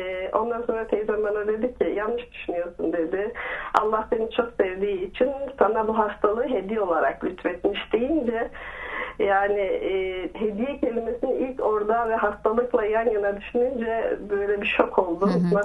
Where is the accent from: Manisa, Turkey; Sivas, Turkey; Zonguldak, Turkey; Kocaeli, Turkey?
Sivas, Turkey; İşte 30 yıl önce Sivas'ta dünyaya gelmişim, köyde. 5 kardeşin ilkiyim, ablayım. Köyde yaşıyorduk, hayat çok zordu.